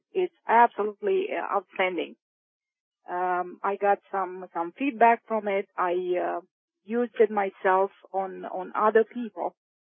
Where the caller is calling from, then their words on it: New York, United States; from New York.